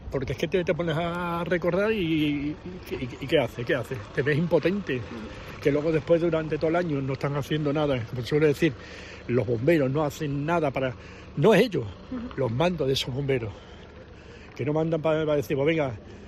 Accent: Mesegal, Extremadura, Spain; De Mesegal.

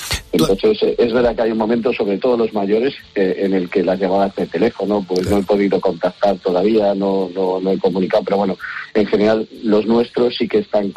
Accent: Spain; Yo soy como muchos españoles

